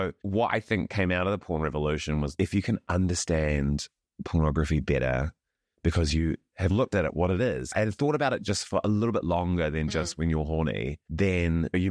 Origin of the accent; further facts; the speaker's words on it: Christchurch, Canterbury, New Zealand; Like, I grew up in Central City Christchurch in the 90s and 2000s.